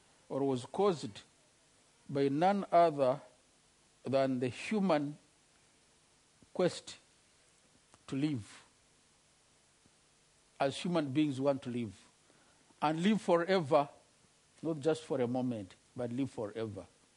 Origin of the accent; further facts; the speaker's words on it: Western Region, Uganda; now in Australia; I come from Uganda, Western Uganda.